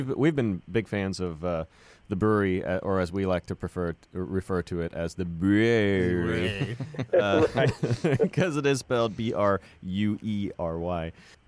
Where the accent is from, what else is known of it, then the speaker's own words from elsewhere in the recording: Belgium; now in United States; I'm from Belgium originally.